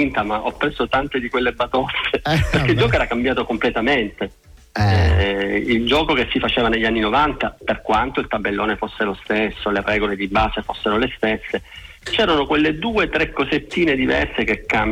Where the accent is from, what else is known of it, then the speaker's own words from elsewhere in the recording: Palermo, Sicily, Italy; now in Turin, Italy; Io sono di Palermo, anche se gioco nel club di Torino, perché vivo ormai qui da oltre 20 anni.